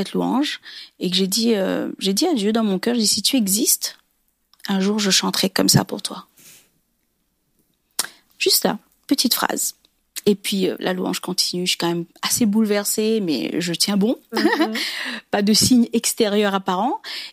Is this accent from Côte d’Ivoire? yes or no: no; Réunion, France; un jour j'irai en métropole. C'était un peu mon rêve. Je suis réunionnaise